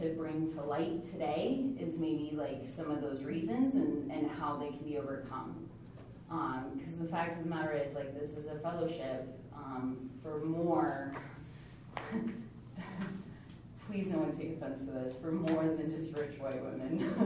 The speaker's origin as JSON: {"language": "English", "region": "Colorado", "country": "United States", "said": "I'm from Colorado."}